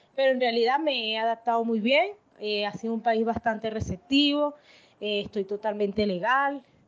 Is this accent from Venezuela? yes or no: yes; Caracas, Capital District, Venezuela; moved away; soy venezolana, específicamente de la capital, Caracas. Mi historia, bueno, tuve que salir de mi país